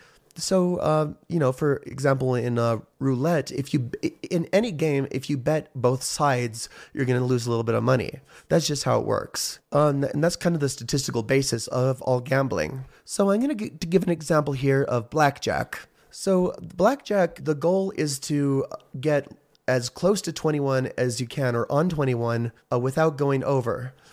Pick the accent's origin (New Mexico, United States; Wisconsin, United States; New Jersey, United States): New Mexico, United States; the lottery in my home state of New Mexico, which I still reside in, is used for a scholarship.